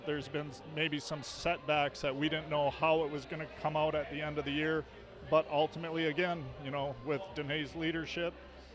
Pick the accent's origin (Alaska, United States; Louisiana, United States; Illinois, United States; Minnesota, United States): Minnesota, United States; International Falls; also born or lived in Fargo-Moorhead, United States; Well, you know, I'm from International Falls originally, and so I spent decades in the Fargo-Moorhead area, so flat and wind